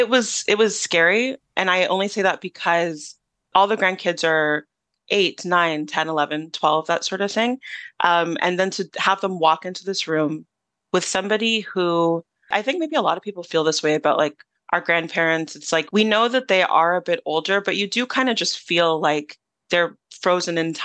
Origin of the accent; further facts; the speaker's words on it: Toronto, Ontario, Canada; growing up in the Toronto area, Nigerian Canadian, and being in the community